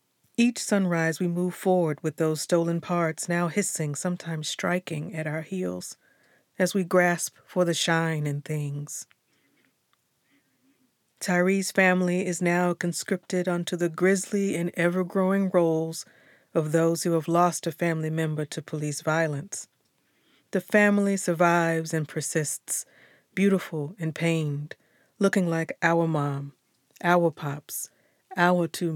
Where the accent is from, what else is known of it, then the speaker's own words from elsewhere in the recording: Memphis, Tennessee, United States; for MLK50.com. I'm a writer from Memphis.